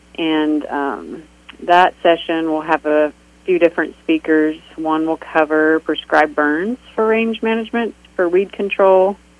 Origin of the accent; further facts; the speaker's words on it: Colorado, United States; Southeast Colorado.